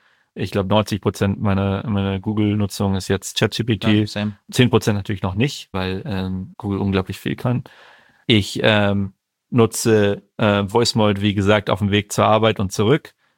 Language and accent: German; Northern Germany, Germany; also born or lived in Munich; Ich bin in München geboren, bin in Norddeutschland dann aufgewachsen